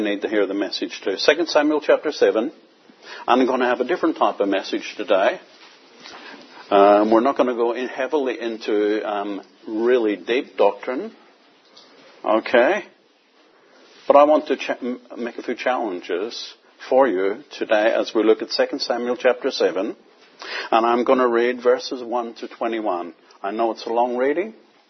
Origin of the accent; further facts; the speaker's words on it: Belfast, Northern Ireland, United Kingdom; I hope you can understand my accent. Okay. I'm from Belfast in Northern Ireland